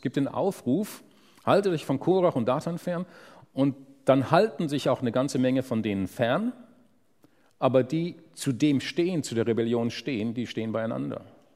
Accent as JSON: {"language": "German", "country": "Germany", "moved": "yes", "lives_now": "Austria", "said": "Ich komme aus Deutschland und bin nach Österreich gezogen."}